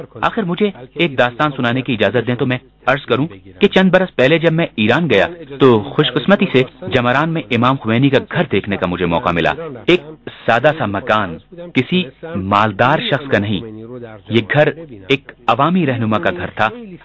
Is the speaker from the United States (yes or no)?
yes; United States; مثال کے طور پر میرا تعلق امریکہ سے ہے جہاں سیکولر نظام رائج ہے